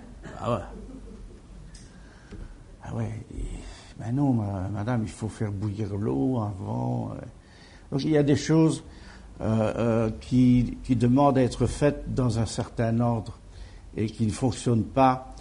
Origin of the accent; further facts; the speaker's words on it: Liège, Wallonia, Belgium; Je me souviens quand j'étais enfant, on habitait à Liège, près de la place du marché.